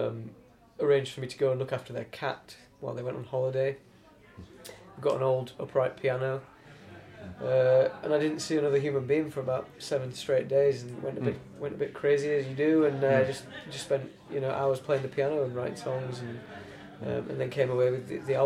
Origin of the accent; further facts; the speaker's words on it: London, United Kingdom; but I'm from London and I live in London these days.